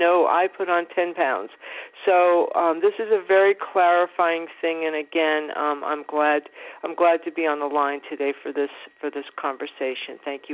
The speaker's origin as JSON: {"language": "English", "region": "New York", "country": "United States", "said": "I'm from New York, 63 days, first time in my life."}